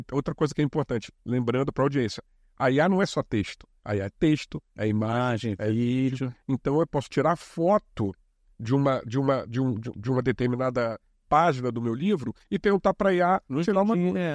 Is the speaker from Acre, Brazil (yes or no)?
no; Rio de Janeiro, Brazil; Sempre fui, sou carioca, como todos nós aqui na mesa.